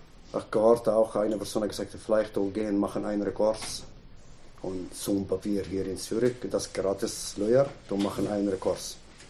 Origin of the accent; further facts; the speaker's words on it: Egypt; German is a second language; also born or lived in Italy; now in Switzerland; warum ich komme aus Ägypten nach Italien und nachher hier